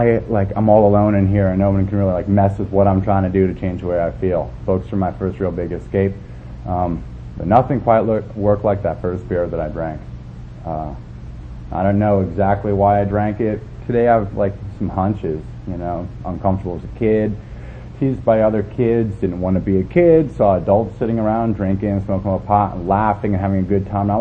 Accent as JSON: {"language": "English", "town": "Brooklyn", "region": "New York", "country": "United States", "tie": "born there", "said": "I was born in Brooklyn, and I'll prove it."}